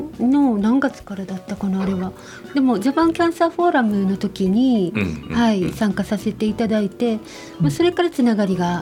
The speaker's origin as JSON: {"language": "Japanese", "region": "Kansai", "country": "Japan", "said": "その関西人としてはそのアホみたいなの大好きです"}